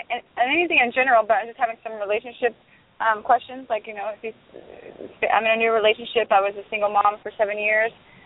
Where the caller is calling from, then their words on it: Florida, United States; I'm calling from Florida as well.